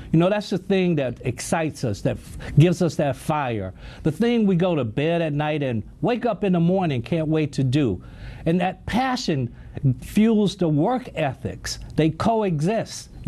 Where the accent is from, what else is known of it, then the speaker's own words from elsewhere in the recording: Gaston, Alabama, United States; I grew up in Gaston, Alabama. Now, although my parents were extremely poor, I lived in an entrepreneurial environment.